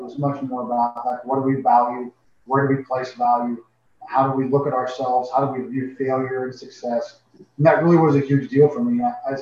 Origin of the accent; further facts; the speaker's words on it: United States; but also was offered SEC coaching jobs when I was growing up in the States because my brothers and I had to take him.